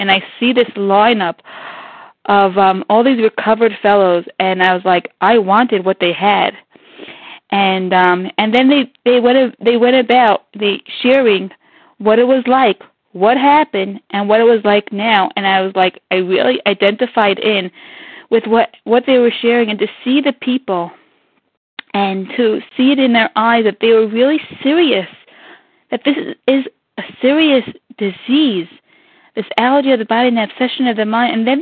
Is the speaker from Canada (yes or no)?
no; Israel; from Israel, and I am a recovered compulsive overeater.